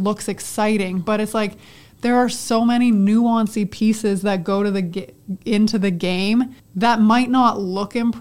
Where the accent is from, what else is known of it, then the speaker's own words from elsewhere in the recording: Canada; for those who don't, I am Canadian. So I started playing for our senior national team in Canada when I was 16.